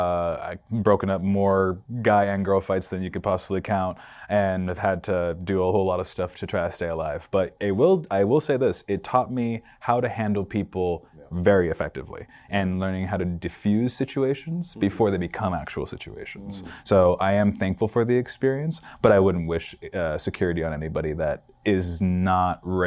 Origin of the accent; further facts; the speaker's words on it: Hayward, California, United States; I am from Hayward, California, Bay Area all day. I am 28 years old.